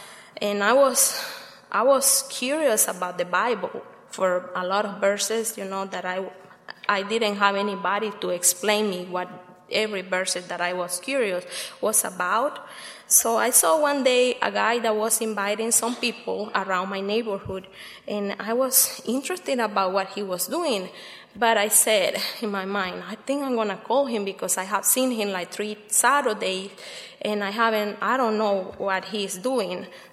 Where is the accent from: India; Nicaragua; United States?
Nicaragua; English is a second language; I'm from Nicaragua, and it's a privilege to be here.